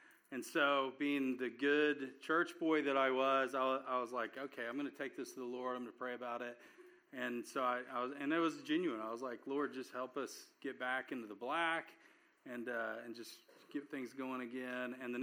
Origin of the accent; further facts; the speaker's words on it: Dallas, Texas, United States; So I grew up here in Dallas, and I went to high school at Lake Highlands, graduated.